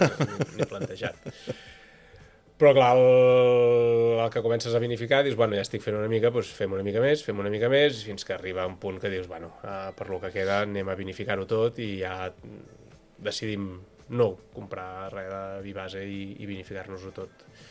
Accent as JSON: {"language": "Catalan", "town": "Sant Sadurní d'Anoia", "region": "Catalonia", "country": "Spain", "said": "som cavistes i som de Sant Sadurní i el cava és el nostre fill"}